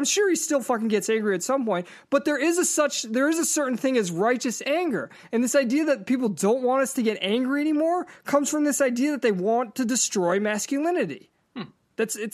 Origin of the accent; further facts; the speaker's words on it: Boston, Massachusetts, United States; and yes, I am going there because I'm from Boston.